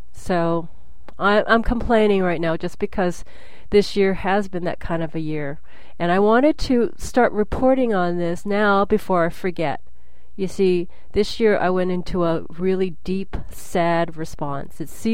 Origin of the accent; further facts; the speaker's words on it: Vancouver, British Columbia, Canada; I am from Vancouver, BC.